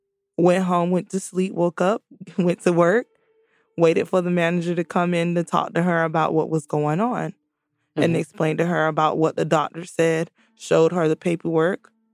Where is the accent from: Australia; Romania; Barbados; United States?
United States; Jacksonville, Florida; also born or lived in Fort Myers; I was born in Fort Myers, Florida. And then my mom moved me and my brother to Jacksonville, and I was a very young girl.